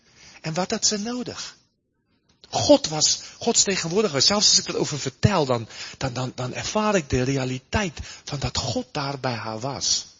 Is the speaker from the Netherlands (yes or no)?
no; South Africa; now in Germany; Ik kom uit Zuid-Afrika, voor die het niet weten. Dan merk je al, ik woon in Duitsland, dus dan merk je mijn taal is helemaal door elkaar. Ik heb gestudeerd in Engels.